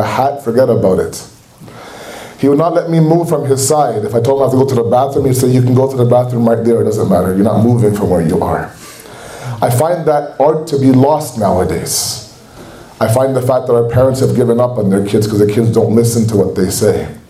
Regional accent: Toronto, Ontario, Canada; when I was growing up in Toronto

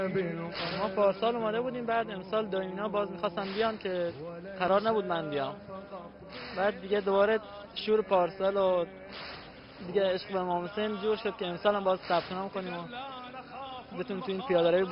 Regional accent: Darab, Fars, Iran; ما هم از شیراز شهرستان داراب اومدیم

